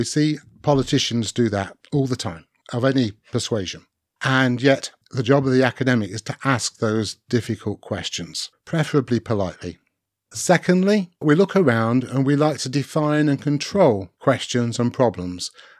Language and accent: English; Nottingham, East Midlands, United Kingdom; born there; moved away as an adult; now in Aberdeen, United Kingdom; I was born in Nottingham, went to university in Bristol, first job in Chester, second job in Leamington, third job in Leamington, and then moved to Aberdeen for a job 20 years ago